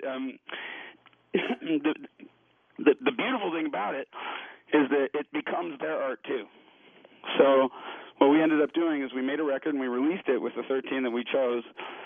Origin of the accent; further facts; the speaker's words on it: Minneapolis, Minnesota, United States; the band name came from a song I wrote called … which was about the school that I grew up at in Minneapolis. It was my grade school, Marcy Open School in Minneapolis.